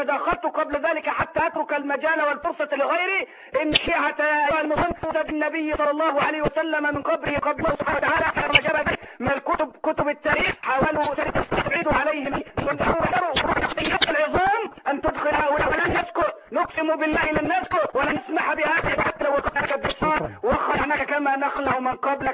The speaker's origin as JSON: {"language": "Arabic", "country": "Egypt", "said": "ما احنا مصريين هنا"}